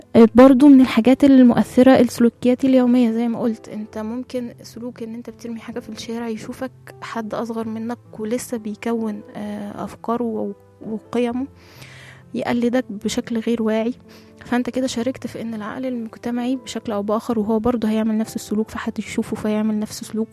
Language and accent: Arabic; Egypt; احنا دايما زي ما قلت كده احنا عندنا اعتزاز كمصريين مثلا بحضارتنا.